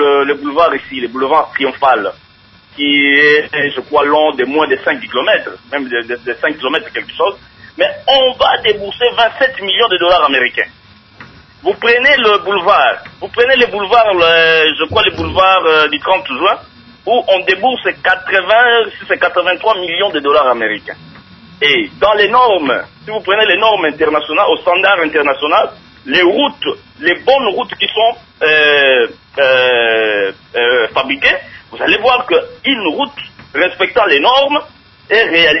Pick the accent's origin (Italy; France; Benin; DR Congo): DR Congo; Nous sommes des Congolais.